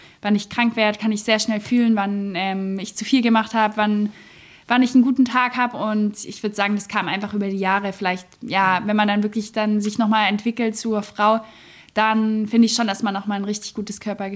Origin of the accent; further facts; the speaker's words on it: Baden-Württemberg, Germany; accent: Swabian; Nur mein Schwäbisch ist nicht so gut. Irgendwie, meine Eltern wundern sich auch immer, aber ich habe nicht so einen Dialekt.